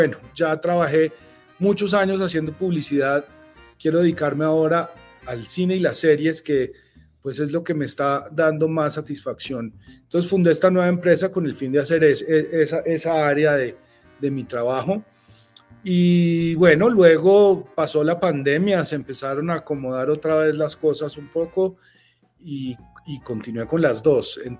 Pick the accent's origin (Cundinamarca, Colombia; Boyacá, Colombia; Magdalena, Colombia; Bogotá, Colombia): Bogotá, Colombia; yo soy un bogotano aquí de las montañas y del frío